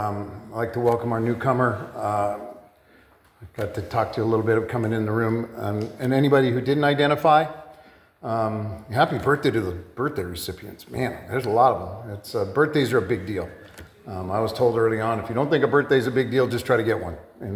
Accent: Downey, California, United States; born there; I was born in Downey, California, middle class family.

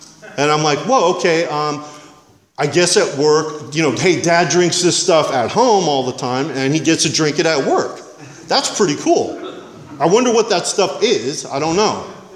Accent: Santa Barbara, California, United States; You know, I was born and raised in Santa Barbara. My dad was a construction foreman. My mom was a receptionist.

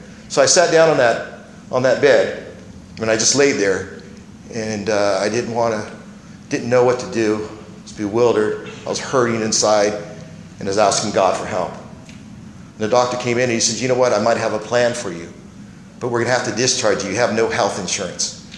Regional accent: Fresno, California, United States; I was born and raised in Fresno. I was living on a little house on Fresno and Gettysburg.

